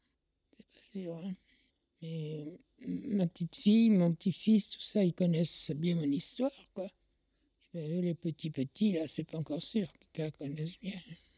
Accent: France; Je suis née en 1933, de parents polonais. Moi, je suis française, hein, je ne me vois pas du tout autrement, mais enfin bon, mes parents étaient polonais tous les deux.

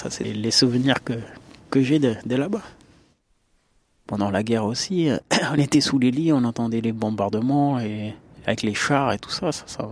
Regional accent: Matema, Amhara, Ethiopia; French is a second language; now in France; Je viens de Matema, c'est à côté de Gonder, c'est à 100 km de Addis Abeba. Matema, le petit bled.

